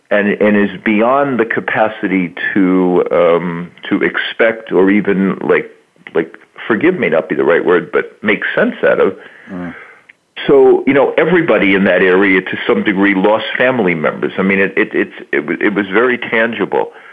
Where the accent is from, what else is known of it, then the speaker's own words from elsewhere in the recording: Long Island, New York, United States; I grew up in Long Island, and I lived out here when the World Trade Center attacks happened.